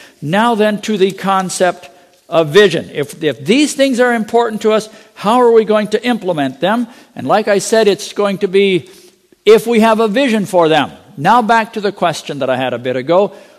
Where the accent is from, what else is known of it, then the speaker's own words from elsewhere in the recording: Minnesota, United States; When I grew up in Minnesota, we didn't have a Christian day school. I went to public school.